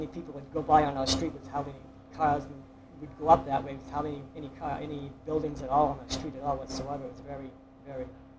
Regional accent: Lewiston, United States; I was born in Lewiston back in 1951.

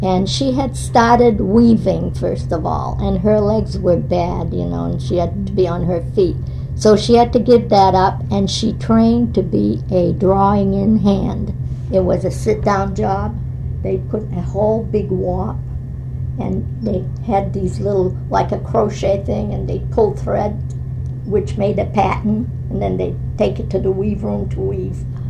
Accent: Lewiston, United States; born there; I was born here in Lewiston. We lived on Park Street at the time. Yeah, I was born at St. Mary's Hospital in Lewiston.

